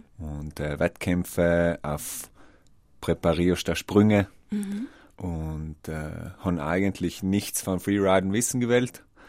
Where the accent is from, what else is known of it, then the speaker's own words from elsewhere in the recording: South Tyrol, Italy; Ich bin also auf dem Klausberg aufgewachsen und habe mich selber in den Sport verliebt